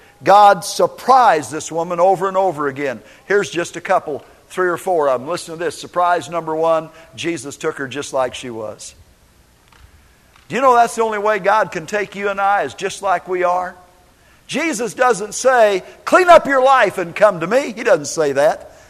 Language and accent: English; Minneapolis, Minnesota, United States; I remember growing up in Minneapolis, Minnesota, and we had mixed race people that weren't very well liked